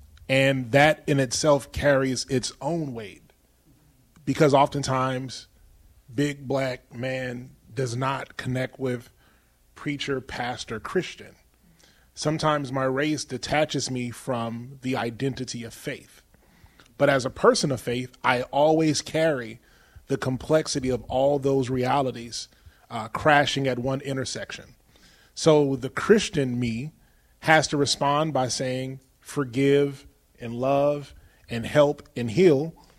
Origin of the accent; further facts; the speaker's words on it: Oakland, California, United States; Growing up in Oakland, I was privileged to grow up around different ethnicities.